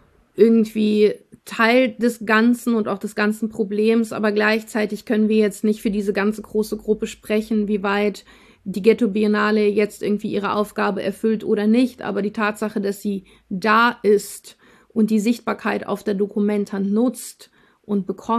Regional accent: Russia; now in Germany; Wir sind in Russland geboren, teilweise in Russland aufgewachsen

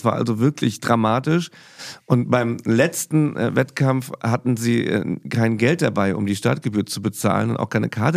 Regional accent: Saarland, Germany; Das ist unsere Position als Saarländer.

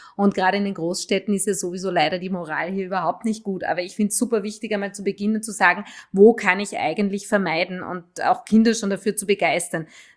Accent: Tyrol, Austria; bei uns in den Tirol in den 80ern, wo ich aufgewachsen bin

